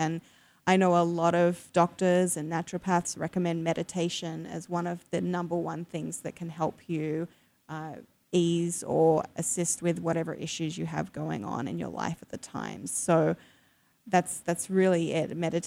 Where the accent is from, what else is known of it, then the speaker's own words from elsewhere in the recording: Australia; now in United States; obviously you can tell I don't sound like I'm from the South or Texas, even though a lot of people think that's where I'm from. But, you know, I myself, I'm from Australia